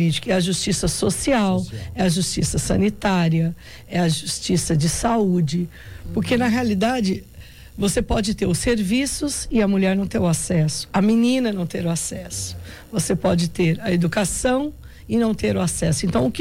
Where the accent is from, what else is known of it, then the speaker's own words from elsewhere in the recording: Guaratinguetá, São Paulo, Brazil; eu estou de volta à minha terra natal, trabalhando na Secretaria da Mulher